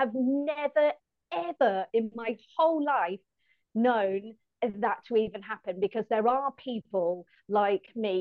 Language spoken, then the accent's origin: English; Wimborne, South West England, United Kingdom; It's just, yes, I'm from Wimborne.